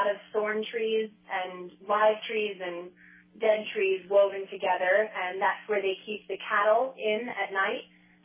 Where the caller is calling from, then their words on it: Idaho Falls, Idaho, United States; Yes, I'm calling from Idaho Falls, Idaho.